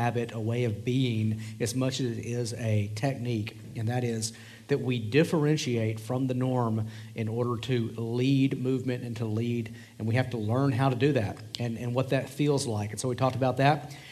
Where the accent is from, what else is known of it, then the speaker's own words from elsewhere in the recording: the South, United States; now in Colorado, United States; I'm a barbecue snob. I'm from the South originally, and so in Colorado we don't do really good barbecue or Mexican food.